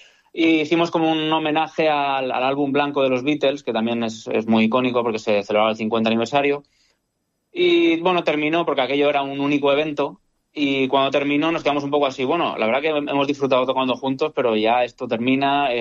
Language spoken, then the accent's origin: Spanish; Novelda, Valencian Community, Spain; Pues, somos todos, o la mayoría, somos todos de Novelda.